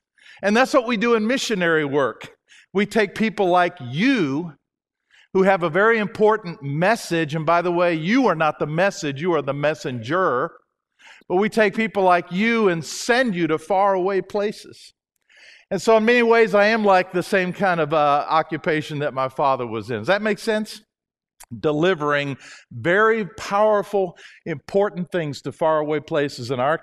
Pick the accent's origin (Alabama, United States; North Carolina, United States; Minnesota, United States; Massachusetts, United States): Alabama, United States; Huntsville; When I was a little boy growing up in Huntsville in the 1950s